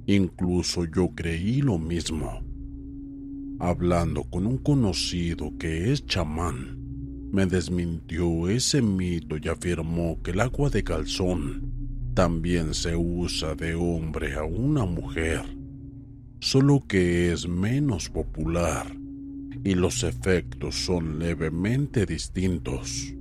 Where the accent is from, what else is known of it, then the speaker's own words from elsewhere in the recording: Veracruz, Mexico; soy de Veracruz.